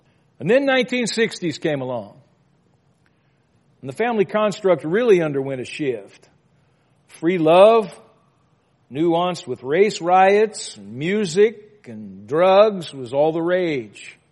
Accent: Louisiana, United States; When I was growing up in Louisiana, the family typically included the kids that lived on the street because they were always there.

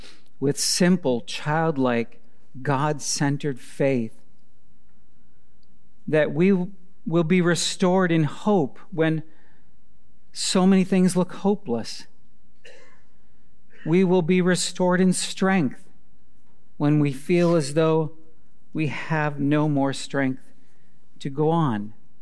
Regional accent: Wisconsin, United States; I grew up in Wisconsin. I've seen a lot of deer in my life.

